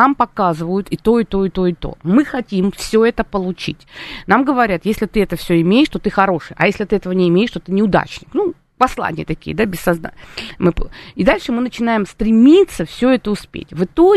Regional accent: Moscow, Russia; born there; когда мы попали в Москву, хотя я родилась в Москве, мы уезжали потом

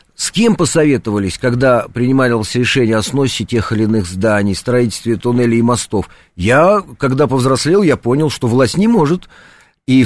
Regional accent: Moscow, Russia; я вырос в Лефортово

